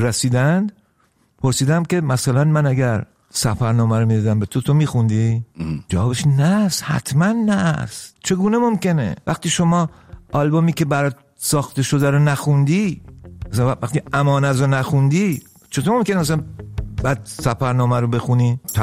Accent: Iran; born there; ناراحت نیستم که چرا در ایران به دنیا آمدم

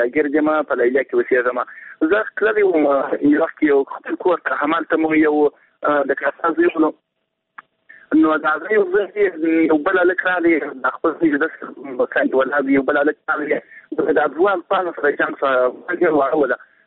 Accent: Zabul, Afghanistan; زه خپل د زابل ولایت

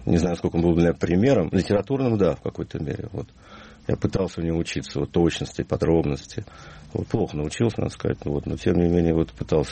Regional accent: Moscow, Russia; Я москвич, да.

